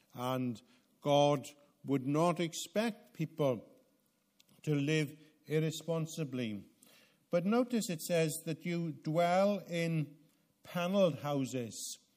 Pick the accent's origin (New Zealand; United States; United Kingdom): United Kingdom; Wales; You know what we say as Welsh people, don't you?